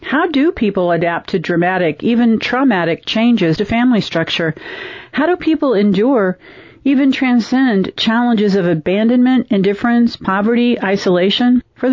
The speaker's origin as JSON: {"language": "English", "town": "Dodge City", "region": "Kansas", "country": "United States", "said": "from Dodge City, Kansas"}